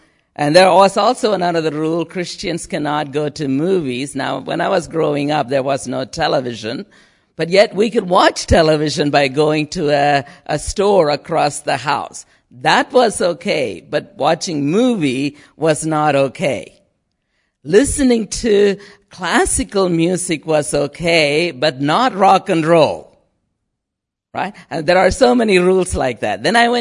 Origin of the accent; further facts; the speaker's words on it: India; I grew up in India in a pretty conservative family, although I myself wasn't a committed Christian.